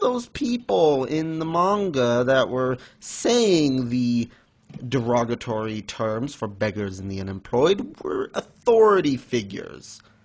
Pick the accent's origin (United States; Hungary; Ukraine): United States; born there; yeah, I was born in the USA, but I've barely even lived in this country.